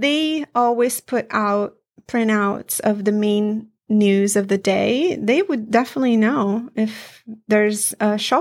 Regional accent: Italy; growing up in Italy

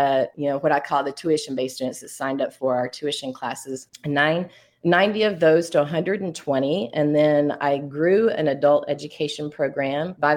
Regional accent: Cleveland, Tennessee, United States; moved away as an adult; also born or lived in Boone, North Carolina; I grew up in Cleveland, Tennessee, and moved to Boone, North Carolina, where I stayed for 28 years of my adult life.

